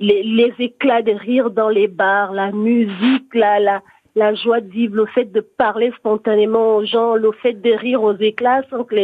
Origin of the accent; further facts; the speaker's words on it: Gabon; moved away as an adult; now in France; Oui, je suis née au Gabon et j'ai grandi là-bas. Je suis arrivée en France à 24 ans.